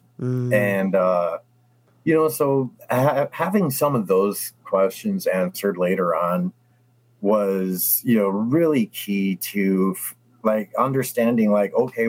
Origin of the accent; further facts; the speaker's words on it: Rockford, Illinois, United States; born there; growing up, you know, I was born in Rockford, so Madison was always there. And I always went up to Wisconsin to visit family and friends and all that.